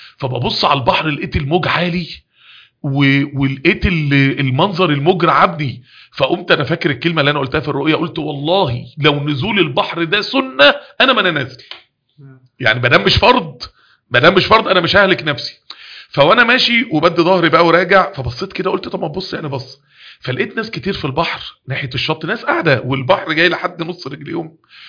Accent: Mansoura, Dakahlia, Egypt; احنا عندنا في المنصورة

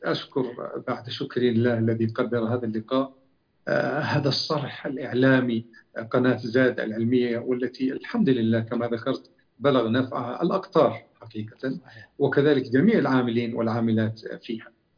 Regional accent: Abha, Asir, Saudi Arabia; born there; ولدت في مدينة أبها 1371-1952

